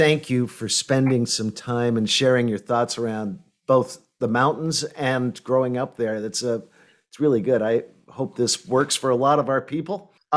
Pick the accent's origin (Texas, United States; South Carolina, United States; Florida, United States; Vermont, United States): Vermont, United States; Well, it sounds like a lot like where I grew up in Vermont.